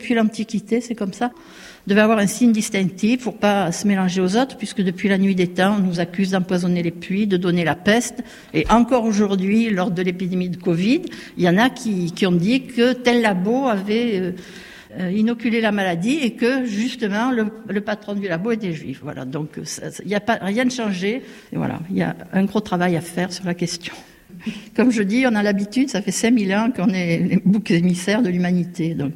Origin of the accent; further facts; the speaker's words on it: France; je suis une Française de province, de religion juive.